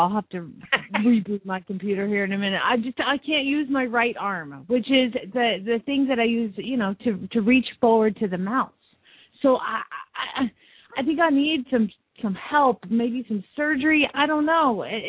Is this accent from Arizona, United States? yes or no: yes; Phoenix, Arizona, United States; from Phoenix, Arizona